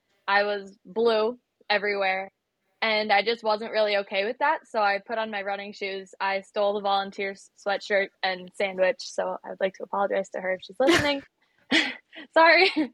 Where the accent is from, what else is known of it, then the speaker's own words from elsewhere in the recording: Wisconsin, United States; which I'm from Wisconsin. I've never swam in waves.